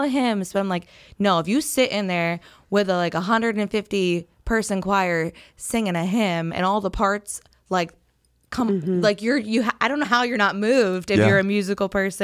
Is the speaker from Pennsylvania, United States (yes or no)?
yes; Pennsylvania, United States; Yeah, so I grew up in Lancaster County. I grew up on my family's dairy farm, and it's still in our family today.